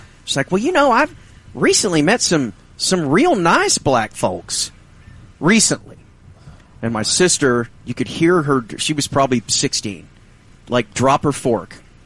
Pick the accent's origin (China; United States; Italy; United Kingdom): United Kingdom; No, I'm British.